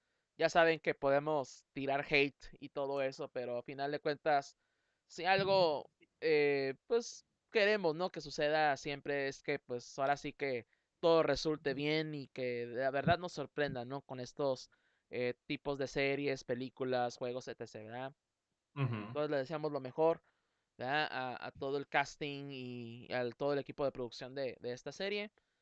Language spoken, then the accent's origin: Spanish; Mexico; buena pregunta, porque somos mexicanos, ¿verdad?